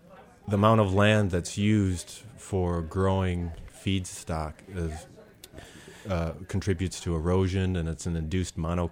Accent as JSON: {"language": "English", "region": "Wisconsin", "country": "United States", "tie": "born or raised there", "said": "I grew up in south central Wisconsin near Madison."}